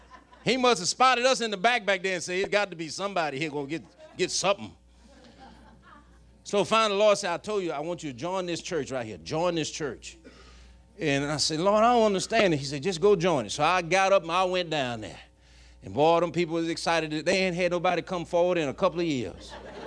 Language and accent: English; Bayou Rapids, Louisiana, United States; I'm from Bayou Rapids, Louisiana. Big city.